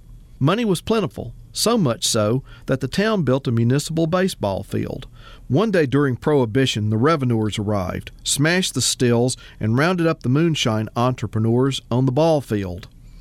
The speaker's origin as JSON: {"language": "English", "town": "Farmerville", "region": "Louisiana", "country": "United States", "tie": "born or raised there"}